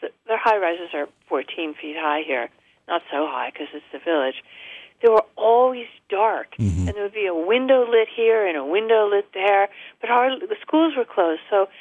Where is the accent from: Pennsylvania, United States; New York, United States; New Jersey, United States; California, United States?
New York, United States; Woodstock; also born or lived in Ithaca; My hometown was Ithaca. Well, I grew up in Woodstock, but then at 17, we moved to Ithaca